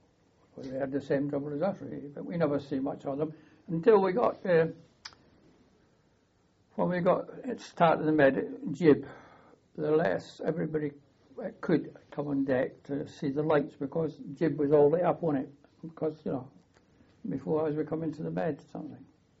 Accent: Scotland, United Kingdom; Well, being a Scotsman, Christmas didn't matter so much to you. It was New Year, wasn't it?

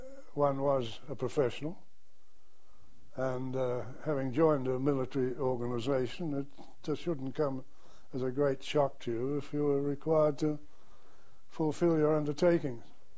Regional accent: Cambridge, Waikato, New Zealand; born there; Yes, I was born in New Zealand, in a little place called Cambridge.

